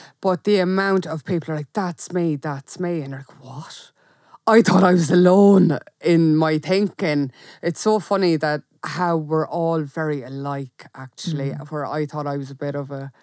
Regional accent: Ireland; it's just part of being Irish and putting yourself down

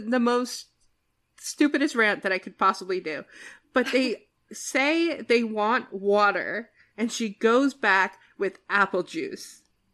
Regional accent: New Jersey, United States; I guess I'm from New Jersey, and I'm from the part of New Jersey where you don't leave your doors unlocked, right?

